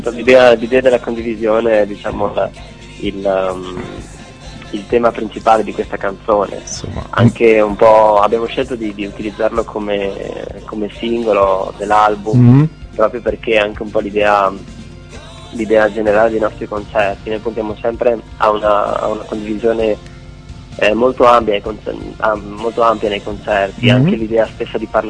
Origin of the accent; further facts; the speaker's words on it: Friuli-Venezia Giulia, Italy; Pensiamo di suonare un po' in tutte le betole del Friuli, perché noi siamo friulani.